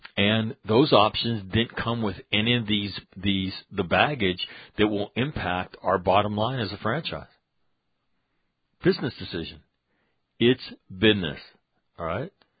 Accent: Sacramento, California, United States; I didn't think it was Sacramento. That's my hometown.

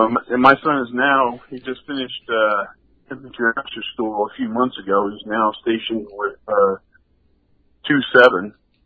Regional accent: Dallas, Texas, United States; Oh, born and raised. Oh, I was born in Dallas, Texas, raised here. Went to Texas A&M.

